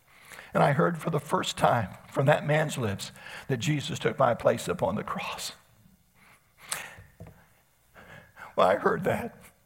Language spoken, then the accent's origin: English; Elkins, West Virginia, United States; I said, well, I grew up in Elkins.